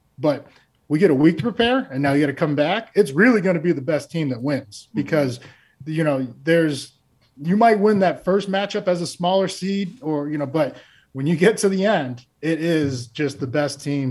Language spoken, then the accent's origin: English; Maine, United States; because I came from Maine, and we made the playoffs.